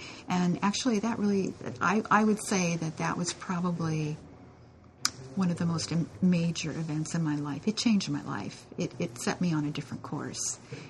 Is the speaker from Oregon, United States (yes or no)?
yes; Portland, Oregon, United States; born there; Well, of course, I was born here. I was born in Portland, and so this is home.